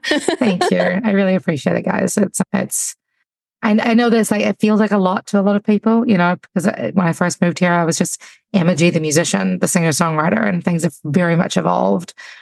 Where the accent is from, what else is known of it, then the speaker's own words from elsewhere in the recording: New Zealand; now in United States; I'm from New Zealand. There are 4 sheep to every human, 3 cows to every human. You know, it's a small country, you know, population 5 million.